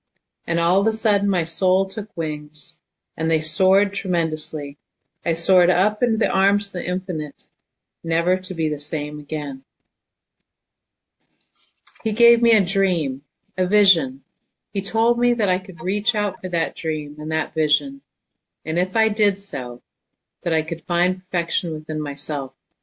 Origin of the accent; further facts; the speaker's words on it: Midwest, United States; now in Seattle, United States; I came to Seattle from the Midwest, and I went to work for a large firm.